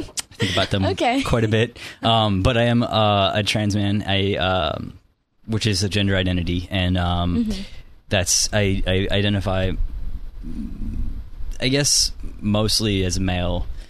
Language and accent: English; Chicago, Illinois, United States; moved away as an adult; now in California, United States; I grew up in Chicago.